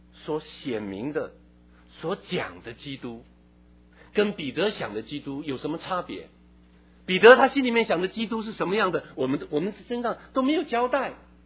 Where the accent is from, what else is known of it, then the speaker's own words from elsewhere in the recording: China; 所以我们中国人才会有一个政党的党主席被称为人类的救主